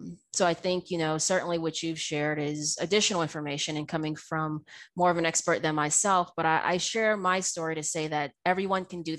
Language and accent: English; the South, United States; the fact that I'm Black and I'm from the South and I love barbecue